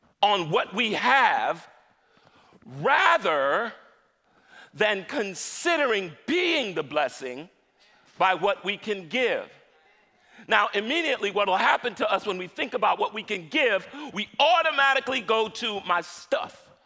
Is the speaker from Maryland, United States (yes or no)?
no; New York City, New York, United States; I grew up in New York City, and where we grew up, it wasn't always about the dozens, but it's like we talk about people.